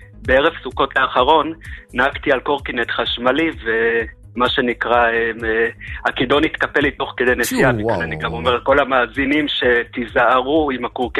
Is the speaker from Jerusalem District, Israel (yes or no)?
no; Petah Tikva, Central District, Israel; פתח תקווה.